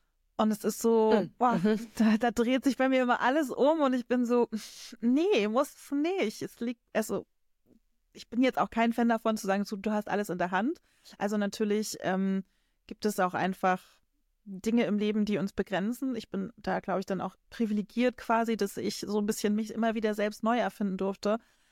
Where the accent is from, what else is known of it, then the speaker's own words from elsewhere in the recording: Rostock, Mecklenburg-Vorpommern, Germany; also born or lived in Berlin / Hamburg; so dieses Ostseekind. Ich komme aus Rostock, ich bin hier geboren, aber ich habe auch wirklich schon die ganze Welt gesehen und komme einfach unglaublich gerne wieder nach Hause. Also ich bin schon viel gereist, ich habe in Berlin und Hamburg studiert und gearbeitet.